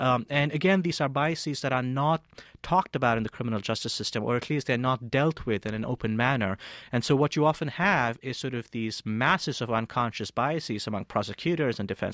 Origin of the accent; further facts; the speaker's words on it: India; So, for example, I grew up in India